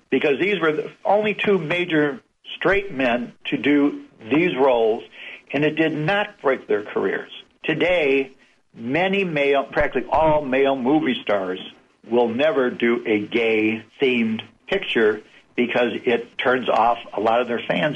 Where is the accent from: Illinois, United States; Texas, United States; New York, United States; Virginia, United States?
Illinois, United States; Chicago; I was raised in Chicago in an Italian neighborhood with Italians.